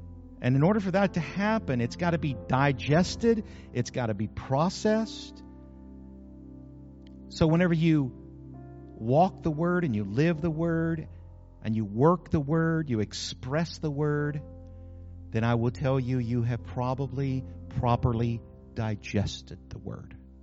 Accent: New Mexico, United States; I grew up in New Mexico where there are a lot of cattle ranched in New Mexico.

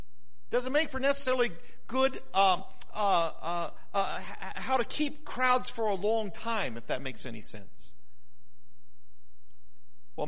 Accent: New Mexico, United States; now in North Carolina, United States; But I love North Carolina. This is my home. I was born and raised in New Mexico, but this is the place I call home and have for many, many years.

